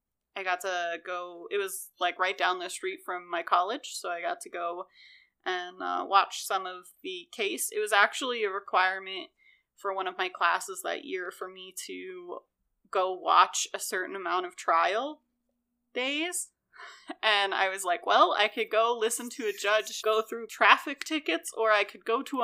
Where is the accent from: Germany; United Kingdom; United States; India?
United States; Maryland; where I grew up in Maryland is about 30 minutes south of Baltimore.